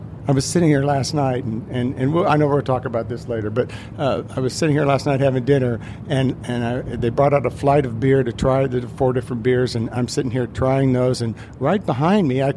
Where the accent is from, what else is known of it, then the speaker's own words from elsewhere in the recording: Kansas, United States; Now, this comes from a boy that was born and raised in Kansas, where we think barbecue was born.